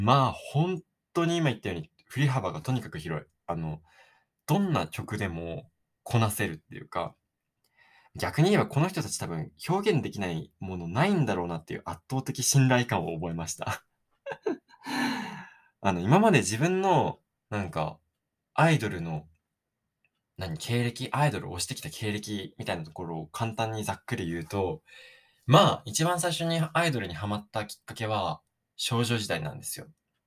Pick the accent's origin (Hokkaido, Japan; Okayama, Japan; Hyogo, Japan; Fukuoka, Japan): Hokkaido, Japan; Sapporo; なんか自分、札幌出身なので、小学校の時とかめちゃめちゃスキーとか行ってたんですよ